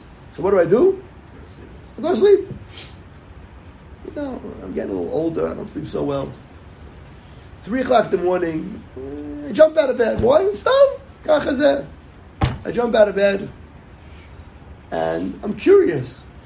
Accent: Riverdale, New York, United States; I grew up in Riverdale.

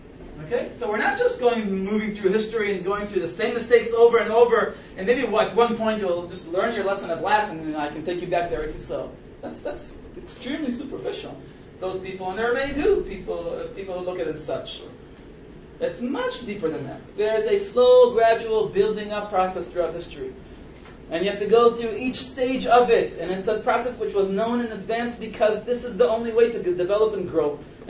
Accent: Israel; when I was a kid here growing up in Israel

